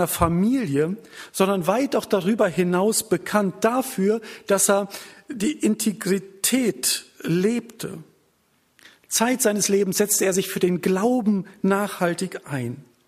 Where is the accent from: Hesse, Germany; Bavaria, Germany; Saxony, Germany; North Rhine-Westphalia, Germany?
North Rhine-Westphalia, Germany; Lage; herzliche Grüße mit aus dem Lipperland. Wir kommen aus Lage, das kennt bestimmt der ein oder andere